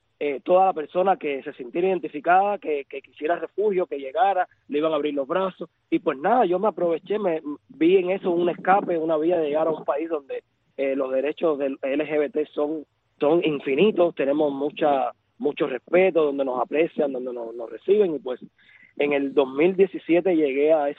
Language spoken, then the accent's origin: Spanish; Cuba; moved away; also born or lived in Russia; Yo salí de Cuba huyendo, bueno, digamos huí, porque prácticamente huí, no me quedó otra opción, hacia Rusia.